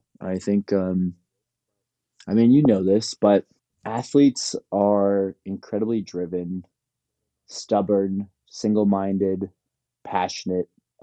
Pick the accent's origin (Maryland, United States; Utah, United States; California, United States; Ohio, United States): California, United States; Palos Verdes; I'm from Palos Verdes.